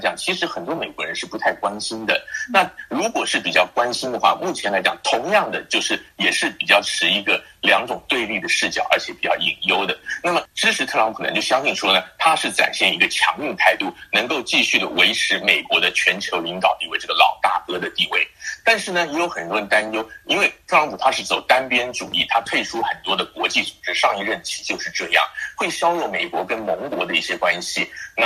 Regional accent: Taiwan; 我本人是来自台湾

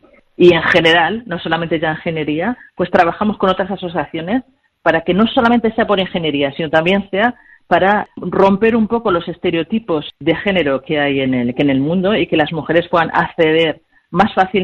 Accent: Spain; now in France; Soy española y soy actualmente directora de operaciones de una empresa, de un editor de software aquí en Francia

